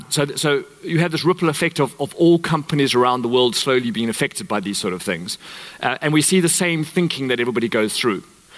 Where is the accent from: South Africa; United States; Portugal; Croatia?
South Africa; accent: South African; for having a South African accent, and I get teased in South Africa for having an English accent.